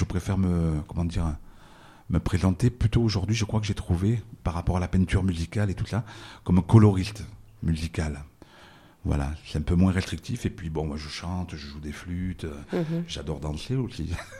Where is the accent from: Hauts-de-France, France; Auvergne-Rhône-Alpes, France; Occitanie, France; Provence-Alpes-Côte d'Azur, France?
Provence-Alpes-Côte d'Azur, France; Digne; born there; Moi, je suis né à Digne, mais j'ai des origines aussi maghrébines.